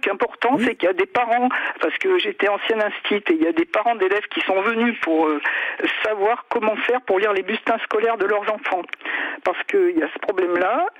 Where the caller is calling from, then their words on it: Grenoble, Auvergne-Rhône-Alpes, France; Moi, je suis de Grenoble, 38. Ah, 73, c'est ma naissance